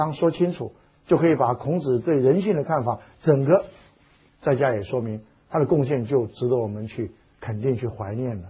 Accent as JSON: {"language": "Chinese", "country": "China", "said": "就好像我们中国人每一次，我们就是一般人也一样，不是说中国人就很特别啊"}